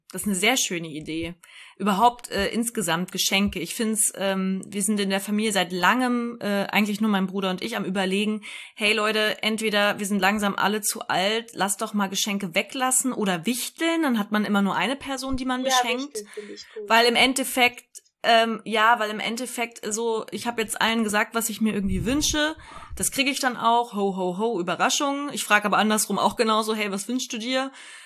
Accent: Kassel, Hesse, Germany; Ich nehme alle mit nochmal, die es nicht wissen. Ich komme aus Nordhessen, aus Kassel.

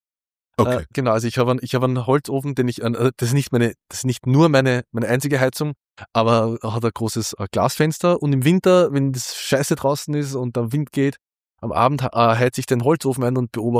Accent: Upper Austria, Austria; now in Vienna, Austria; sie beginnt auch tatsächlich in Oberösterreich, weil ich bin an der Traun aufgewachsen und habe immer schon viel Zeit am Wasser verbracht.

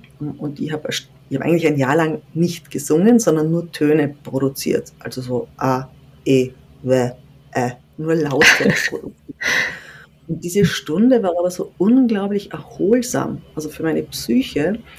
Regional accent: Tyrol, Austria; als Tiroler muss man Skifahren.

